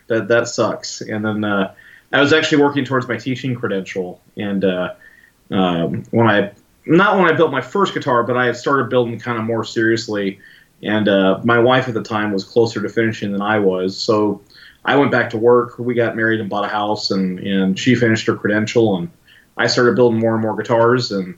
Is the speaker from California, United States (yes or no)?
yes; Elk Grove, California, United States; Elk Grove specifically. So it's hard to tell now because they look like they're the same city